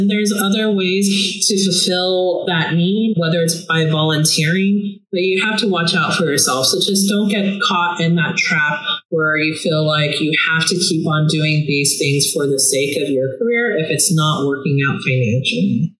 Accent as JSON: {"language": "English", "region": "Idaho", "country": "United States", "tie": "born or raised there", "said": "because I grew up in Idaho."}